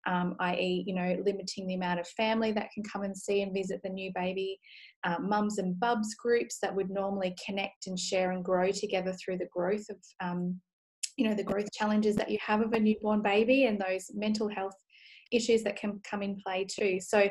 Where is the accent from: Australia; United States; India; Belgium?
Australia; Western Australia; I'm from Western Australia